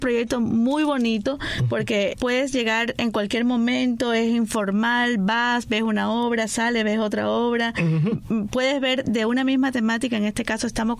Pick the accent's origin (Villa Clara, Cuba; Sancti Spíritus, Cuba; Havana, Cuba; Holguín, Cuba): Villa Clara, Cuba; Remedios; born there; yo nací en Remedios, en un pueblito de Cuba que está en Villa Clara. Me siento muy orgullosa de ser remediana.